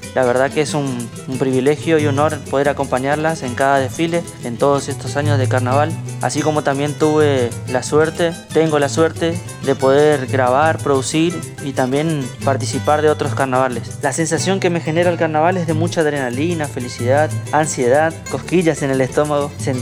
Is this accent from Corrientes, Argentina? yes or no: yes; Paso de los Libres, Corrientes, Argentina; de Paso de los Libres Corrientes. Soy músico, multiinstrumentista y productor musical.